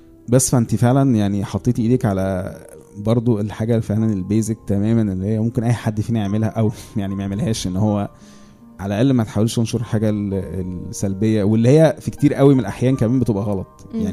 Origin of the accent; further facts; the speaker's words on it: Egypt; لا واحنا مصريين عامه يعني احنا بننكت حتى على المشاكل